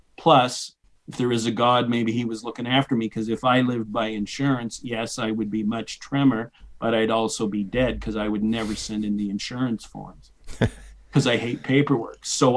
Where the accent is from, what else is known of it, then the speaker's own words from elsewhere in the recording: New Brunswick, Canada; I grew up in New Brunswick, Canada, which is north of Maine for those of you who aren't aware of Canada's geography. I ended up being raised in a very conservative Christian circle